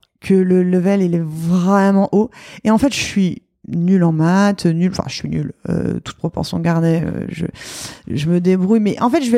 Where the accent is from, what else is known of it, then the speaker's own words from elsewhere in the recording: Saint-Maurice, Île-de-France, France; J'ai grandi à Saint-Maurice, en face du bois de Vincennes.